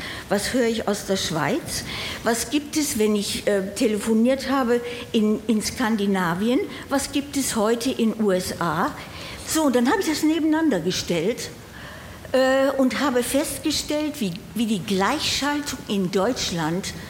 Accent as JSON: {"language": "German", "region": "Salzburg", "country": "Austria", "said": "Ich komme aus Salzburg und bin gerade auf der Durchreise, bin mal wieder in Köln, habe hier studiert"}